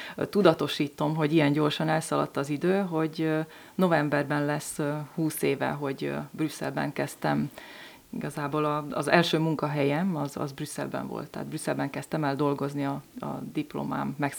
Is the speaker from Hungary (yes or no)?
no; Upper Hungary, Slovakia; mi felvidékiek vagyunk, utána szlovákiaiak, meg közép-európaiak és európaiak.